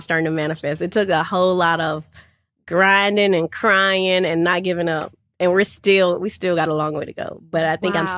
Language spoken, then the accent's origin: English; Houston, Texas, United States; because I was raised in Houston, you've had like the childhood, all these different types of friends.